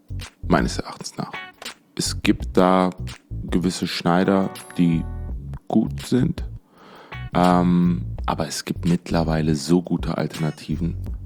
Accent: Essen, North Rhine-Westphalia, Germany; now in Düsseldorf, Germany; geboren in Essen, im Pott. Eigentlich bin ich ein Pottjunge, bin seit mittlerweile 7 Jahren in Düsseldorf.

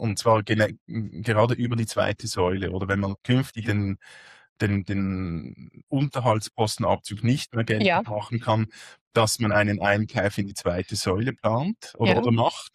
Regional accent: Basel, Basel-Stadt, Switzerland; Beispielsweise mein Heimatkanton, der Kanton Basel-Stadt

